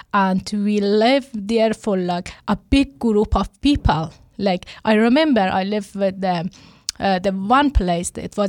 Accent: Herat, Afghanistan; moved away as an adult; also born or lived in Pakistan; I was born in Herat from the western and Afghanistan. I'm from Afghanistan, and I left my country like 10 years ago

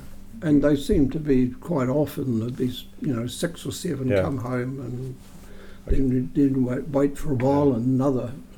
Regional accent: Leeston, Canterbury, New Zealand; born there; I was born in Leeston because they were stationed in Leeston with the Salvation Army.

